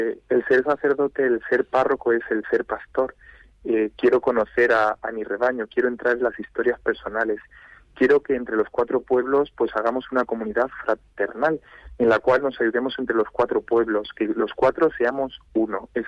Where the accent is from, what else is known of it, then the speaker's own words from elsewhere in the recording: Viana de la Jara, Spain; un acontecimiento único y grandioso para todo mi pueblo de Viana de la Jara